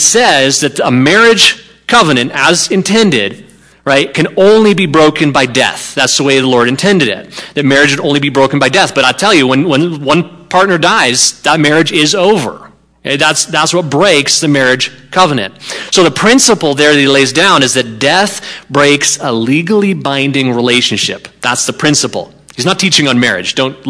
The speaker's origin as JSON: {"language": "English", "country": "Canada", "said": "many of you know, I am a Canadian citizen. My family are all Canadian citizens"}